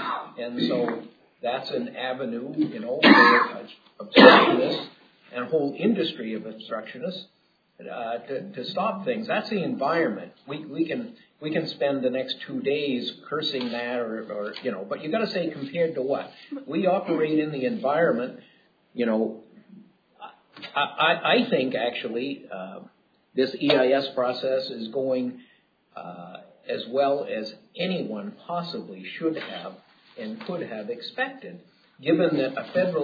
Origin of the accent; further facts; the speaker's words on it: Juneau, Alaska, United States; I'm from Juneau